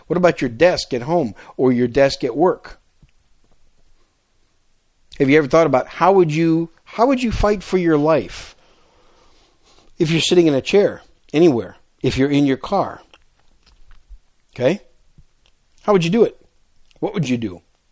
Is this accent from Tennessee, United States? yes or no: no; Wisconsin, United States; I grew up in Wisconsin. Of course, when I was growing up in Wisconsin, concealed carry of handguns was not allowed.